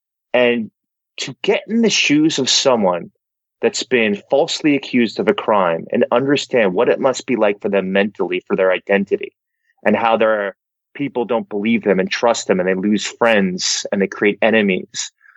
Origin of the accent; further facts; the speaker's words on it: New York, United States; now in Northern Virginia, United States; Right now I'm in Northern Virginia. I'm from New York